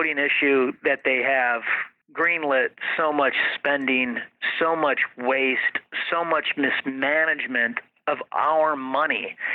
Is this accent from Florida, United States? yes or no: no; Illinois, United States; look, I'm from Illinois. It is the Super Bowl of corruption.